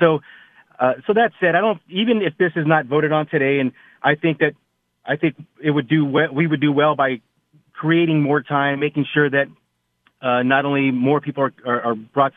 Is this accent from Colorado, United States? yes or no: no; Phoenix, Arizona, United States; I happen to be from Phoenix. I'm born and raised in Phoenix.